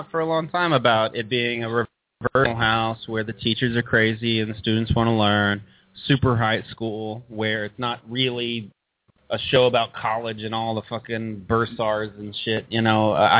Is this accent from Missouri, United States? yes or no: no; Arkansas, United States; Two reasons. One, I'm from Arkansas.